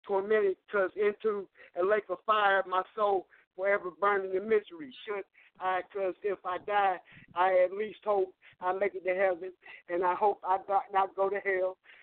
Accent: Fayetteville, North Carolina, United States; I'm a rapper from Fayetteville, North Carolina.

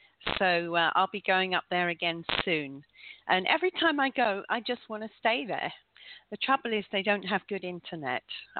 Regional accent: London, United Kingdom; now in Ukraine; Well, it's evening over here in Ukraine. I am actually from London. I'd like to get that one in, but I guess you know that from my accent.

